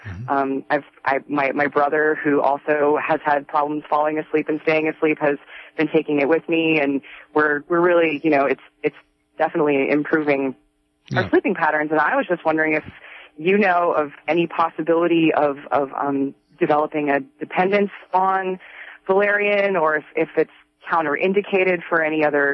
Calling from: Redway, California, United States; Yeah, I'm calling from Redway.

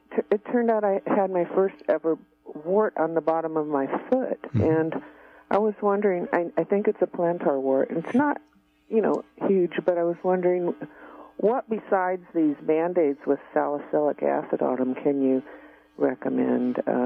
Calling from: Garberville, California, United States; I'm from Garberville.

